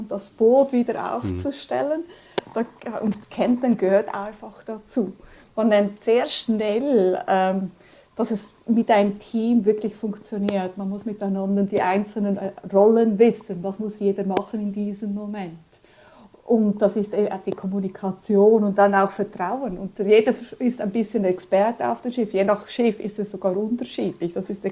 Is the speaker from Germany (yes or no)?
no; Switzerland; German is a second language; also born or lived in Galicia, Spain; ich bin Spanierin aus Ursprung, Galizien, aber in der Schweiz aufgewachsen, man hört an meinem Akzent.